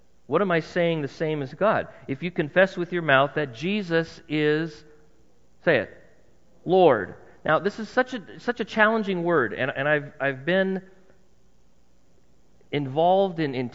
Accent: United States; I'm an American. I live in a democracy.

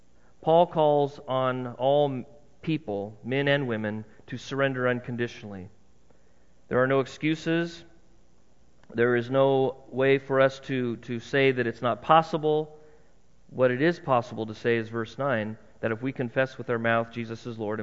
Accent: United States; I'm an American. I live in a democracy.

